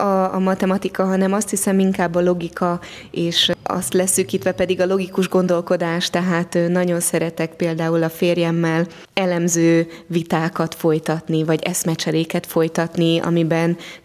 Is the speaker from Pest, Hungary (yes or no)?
yes; Budakalász, Pest, Hungary; born there; Budakalász az én szülőfalum is, és az édesapám is ott élt szinte egész életében.